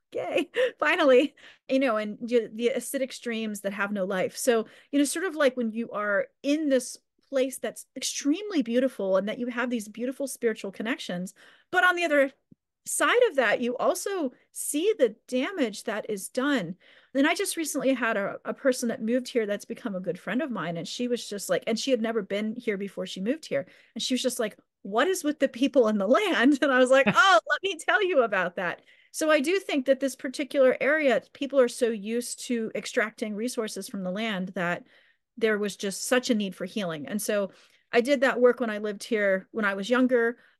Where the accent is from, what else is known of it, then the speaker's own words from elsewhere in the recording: Pennsylvania, United States; so I grew up in Western Pennsylvania. I mean, there's lots of reasons I'm back here, but I did feel that strong need to reconnect with the land and work with the land.